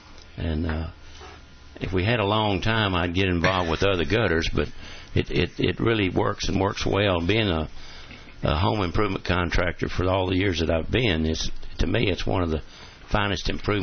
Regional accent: Chattanooga, Tennessee, United States; First off, let me tell you that I'm from Chattanooga, Tennessee.

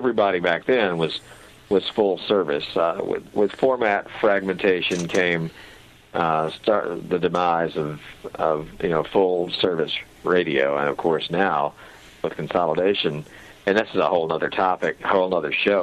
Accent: Stephenville, Texas, United States; I grew up in Stephenville with KSTV, so a little different.

